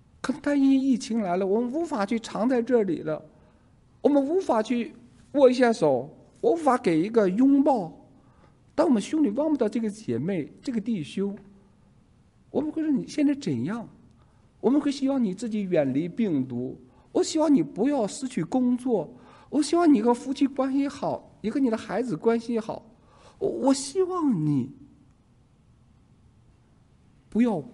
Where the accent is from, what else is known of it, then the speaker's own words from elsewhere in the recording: China; 你会知道我们大陆人都那些年就听冯巩的相声，